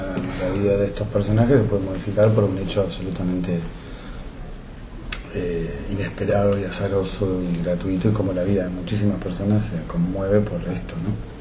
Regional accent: La Matanza, Buenos Aires Province, Argentina; Bueno, yo soy de La Matanza.

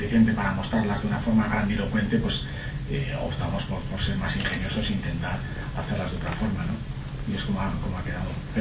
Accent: Pamplona, Navarre, Spain; Yo soy de Pamplona, sí.

